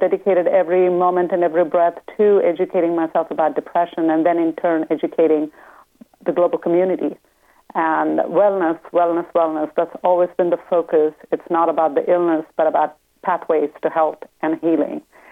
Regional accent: India; Certainly, growing up in India, I was born in 62

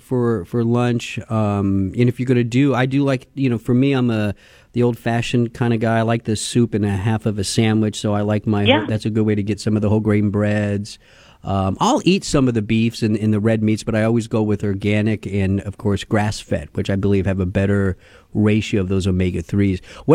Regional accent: the South, United States; The first one, because I'm from the South, Sally, so I love salsa.

